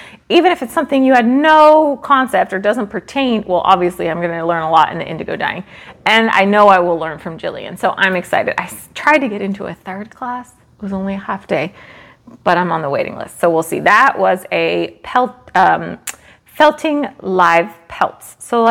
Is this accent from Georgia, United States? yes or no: no; Sacramento, California, United States; I've never been to Lambtown, but I grew up in Sacramento.